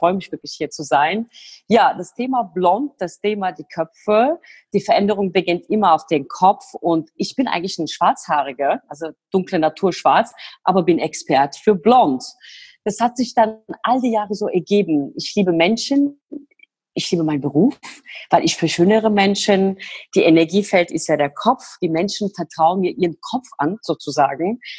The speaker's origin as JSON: {"language": "German", "country": "Turkey", "tie": "born or raised there", "lives_now": "Germany", "said": "komme aus der Türkei mit meiner Zwillingsschwester. Wir sind in der Türkei groß geworden, bei den Großeltern. Unsere Eltern sind damals in den 50er Jahren nach Deutschland gekommen"}